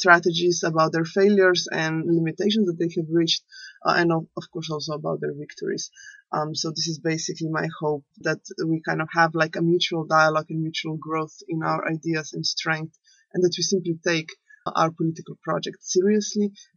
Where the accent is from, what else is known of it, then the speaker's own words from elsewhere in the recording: Slovenia; English is a second language; I'm from Slovenia.